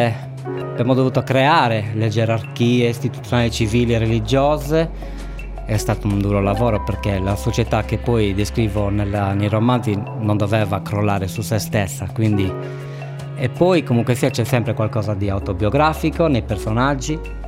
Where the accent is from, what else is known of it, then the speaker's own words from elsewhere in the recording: Sardinia, Italy; quando sono tornato poi in Sardegna, l'amore per la mia terra mi ha portato a leggere tanto, a scoprire le mie radici